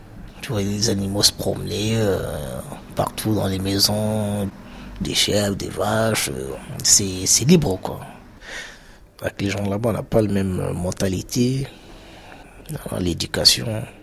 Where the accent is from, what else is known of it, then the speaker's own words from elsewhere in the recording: Île-de-France, France; j'ai 31 ans. Mon enfance, j'étais dans les Yvelines. Moi, j'habitais dans une résidence.